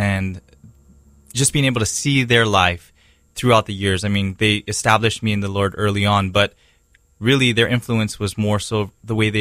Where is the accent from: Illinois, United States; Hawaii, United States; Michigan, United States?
Hawaii, United States; Kaneohe; Yeah, I grew up in Kaneohe, on the windward side, God's country. It's beautiful, a little rainy, but very green, and just all I knew growing up is beautiful on Kaneohe.